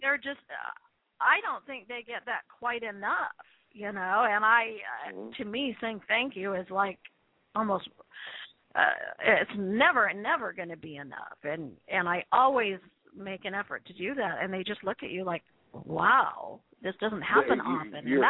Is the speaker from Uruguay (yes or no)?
no; Calgary, Alberta, Canada; I grew up in Calgary, so awesome.